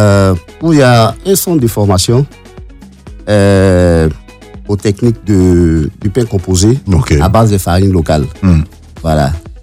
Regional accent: Côte d’Ivoire; Alors, moi, en tant qu'Ivoirien, je ne préfère pas qu'on subventionne les paysans russes ou ukrainiens.

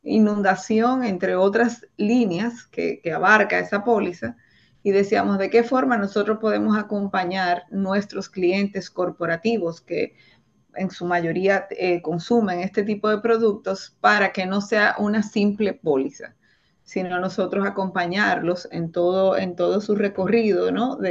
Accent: Dominican Republic; donde no necesariamente nosotros como dominicanos tenemos las medidas

